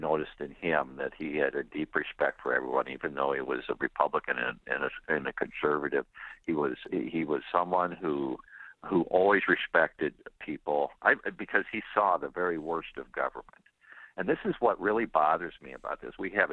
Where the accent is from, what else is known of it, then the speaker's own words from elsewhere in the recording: West Branch, Iowa, United States; I mean, and I was raised in West Branch, and that was settled by Quakers. We were along the Underground Railroad.